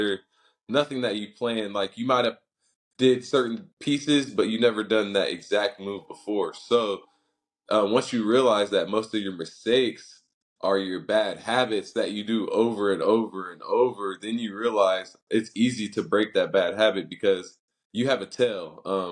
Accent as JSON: {"language": "English", "town": "Springfield", "country": "United States", "tie": "born or raised there", "said": "growing up in Springfield, I feel like mistakes come in very different forms"}